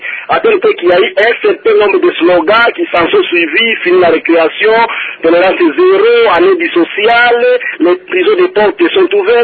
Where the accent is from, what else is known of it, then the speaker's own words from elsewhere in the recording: Goma, North Kivu, DR Congo; l'ambiance qui règne ici chez nous à Goma, au moment où je vous parle ici. En fait, JR, ici chez nous à Goma, nous sommes en train de fêter la victoire écrasante des militaires congolais